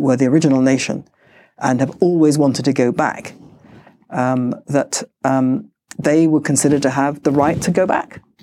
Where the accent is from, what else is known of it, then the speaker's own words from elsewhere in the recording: United Kingdom; I thought, as a British Jew, I was, you know, it was great, it was fine, it had nothing to do with me.